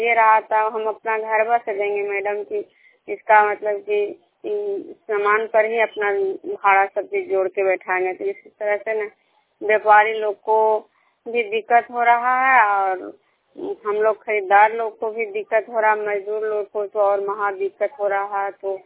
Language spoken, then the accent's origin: Hindi; Khajra, Bihar, India; मैं बिष्णुपुर ग्राम खजरा पंचायत नालंदा जिला नंगनौसा प्रखंड के निवासी हूँ।